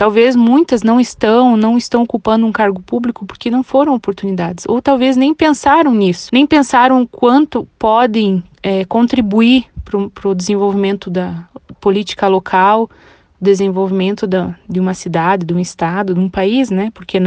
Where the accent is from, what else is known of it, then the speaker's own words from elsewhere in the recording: Matos Costa, Santa Catarina, Brazil; trabalhar por Matos Costa. Tenho muito orgulho da minha terra, da sua história.